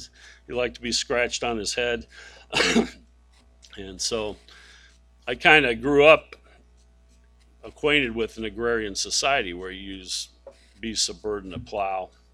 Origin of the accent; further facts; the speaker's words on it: Philippines; where I grew up in the Philippines, I actually helped a farmer with his water buffalo